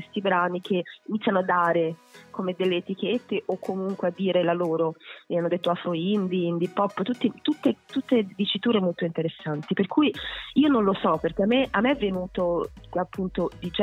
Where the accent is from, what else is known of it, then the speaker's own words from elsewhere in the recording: Genoa, Liguria, Italy; Io sono di Genova, quindi c'è anche una tradizione cantautoriale molto forte